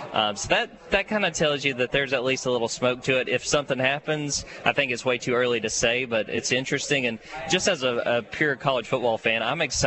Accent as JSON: {"language": "English", "region": "Georgia", "country": "United States", "tie": "born or raised there", "said": "I grew up in North Georgia"}